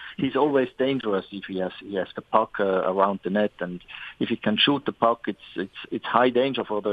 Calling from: Switzerland; I'm calling from Switzerland, actually.

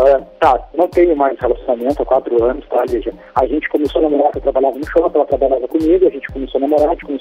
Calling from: Curitiba, Paraná, Brazil; Eu falo de Curitiba

